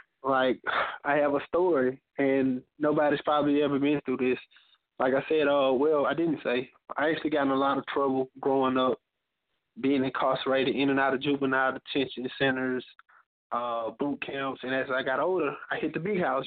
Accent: Mobile, Alabama, United States; I'm 23 years old. I'm from Mobile, Alabama. I have a lot of influence from California because a lot of my family is actually from Inglewood and the Watts area.

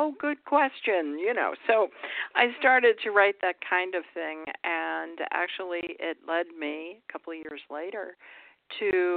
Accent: East Coast, United States; now in Texas, United States; You know, for this East Coast gal, I live 1 mile from the local rodeo.

